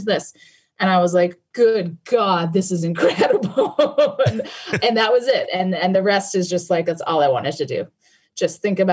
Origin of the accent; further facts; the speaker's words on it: Canada; I grew up in Canada, and I know in the UK and Canada, it was like, it was huge.